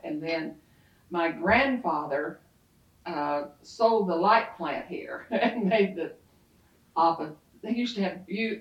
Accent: Crystal Beach, United States; So I grew up in Crystal Beach and Boiling Springs Lake, you know, before we had swimming pools, you know.

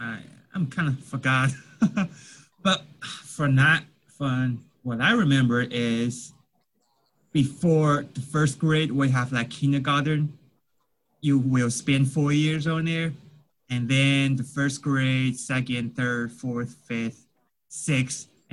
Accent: Fujian, China; English is a second language; now in United States; So compared to here, what's the difference? I would say there's not much difference.

